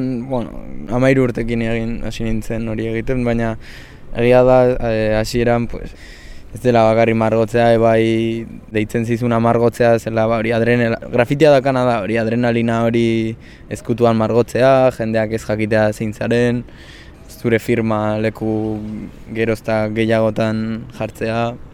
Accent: Pasaia, Basque Country, Spain; Pasaiakoa naiz, 20 urte ditut. Oraintxe bertan arte errak ikasten ari naiz Bilbon, Leioan.

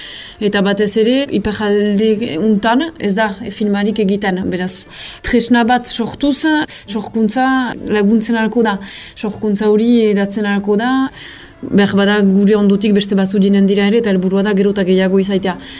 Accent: Hasparren, Nouvelle-Aquitaine, France; Azparnekoa naiz.

